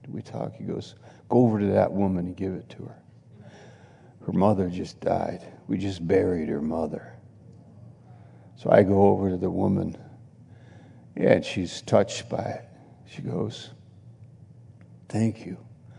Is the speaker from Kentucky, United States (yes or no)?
no; Baltimore, Maryland, United States; We go, "We're from Baltimore."